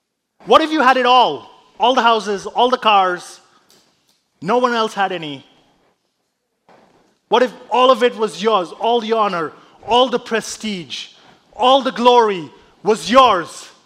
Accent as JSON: {"language": "English", "country": "India", "said": "I'm Indian, which is what I do. It's the one sport we're good at."}